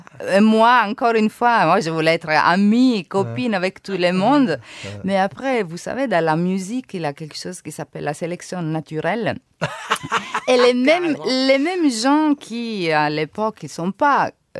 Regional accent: Calabria, Italy; accent: Calabrian; French is a second language; moved away; also born or lived in Milan; J'arrive dans ma naïve, je connaissais rien, avec mon accent de Calabria bello forte.

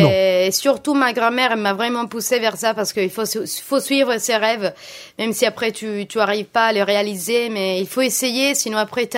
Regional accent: Castellamonte, Piedmont, Italy; moi, j'ai grandi, je suis née en Provence de Turin, donc pas vraiment à la montagne, mais vraiment à côté. Donc, ça veut dire que quand j'ouvre mes fenêtres, je vois les montagnes.

